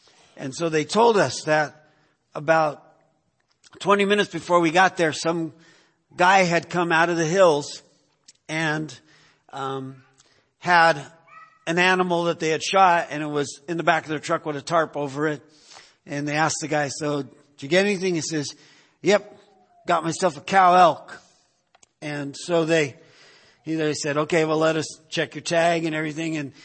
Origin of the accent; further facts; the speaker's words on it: California, United States; learned a lot of things that I didn't learn growing up in California.